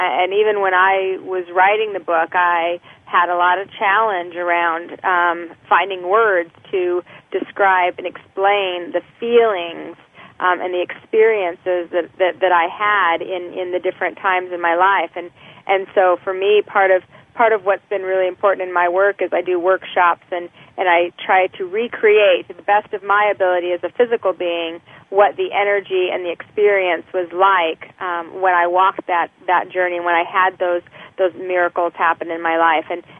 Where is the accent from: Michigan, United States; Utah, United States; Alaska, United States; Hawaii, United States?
Utah, United States; Salt Lake City; I was raised in Salt Lake City, Utah, so I have family all around me that was very religious, but I wasn't raised with religion.